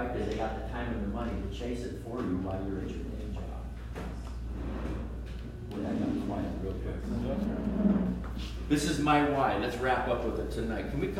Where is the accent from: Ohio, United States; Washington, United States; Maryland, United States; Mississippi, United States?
Washington, United States; Spokane; I come from Spokane.